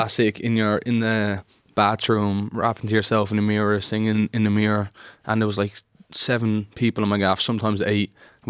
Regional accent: Ireland; I'm just another artist. I'm another perspective. I'm another Irish artist, importantly.

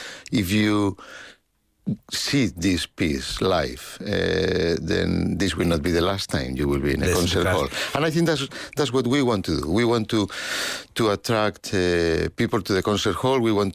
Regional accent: Santander, Cantabria, Spain; My father took me to a concert in Santander, my hometown.

